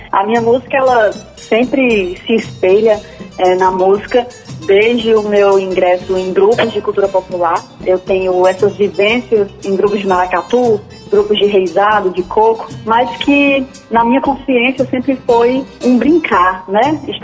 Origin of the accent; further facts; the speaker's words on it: Mombaça, Ceará, Brazil; Eu sou nascida e criada em Mombaça, uma cidade do interior do sertão, da região do Viamu